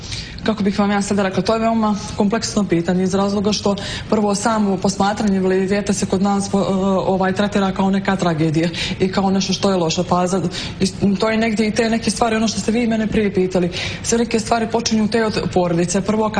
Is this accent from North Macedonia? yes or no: no; Nikšić, Nikšić Municipality, Montenegro; Moji roditelji su u Nikšiću. I ja sam odrasla u Nikšiću